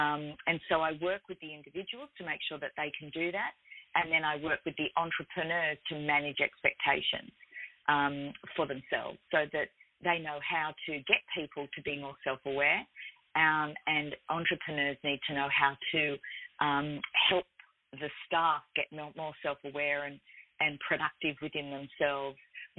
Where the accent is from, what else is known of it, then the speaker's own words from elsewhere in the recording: Australia; yes, I'm Australian. I'm based in Sydney, but I like to think that I work globally.